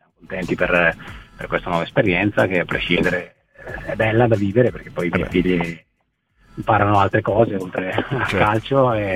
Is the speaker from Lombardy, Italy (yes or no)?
yes; Bergamo, Lombardy, Italy; born there; perché poi sono nato a Bergamo